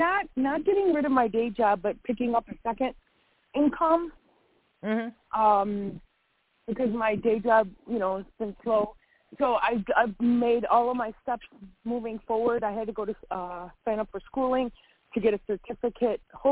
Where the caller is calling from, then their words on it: Illinois, United States; from Illinois.